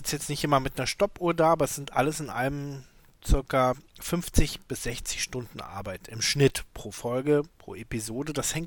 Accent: Berlin, Germany; Ich war, glaube ich, 8 so in etwa. Und ja, ich bin groß geworden in West-Berlin

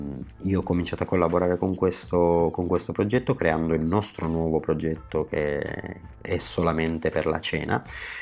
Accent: Sicily, Italy; born there; sono nato in Sicilia

